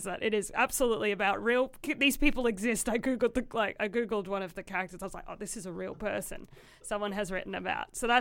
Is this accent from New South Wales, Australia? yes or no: no; Queensland, Australia; but I grew up in Queensland and that all happened down here.